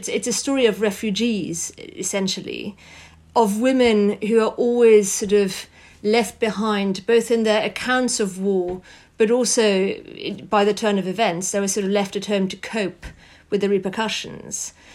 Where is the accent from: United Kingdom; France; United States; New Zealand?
France; Well, my mother, you know, moved from Germany when she was 18 and rebuilt her life in France. So I grew up in France.